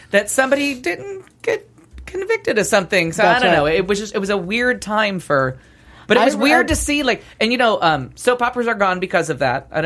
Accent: Niagara Falls, New York, United States; I'm not from Buffalo, because I hate when people say I'm from Buffalo. I'm from Niagara Falls.

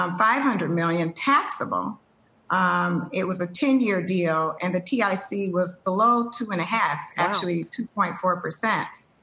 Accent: the South, United States; I grew up in the South and saw the systemic racism my parents faced.

